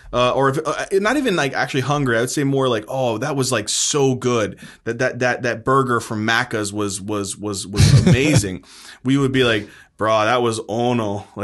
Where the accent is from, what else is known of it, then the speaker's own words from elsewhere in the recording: Hawaii, United States; I'm Hawaiian, so I have a lot of family.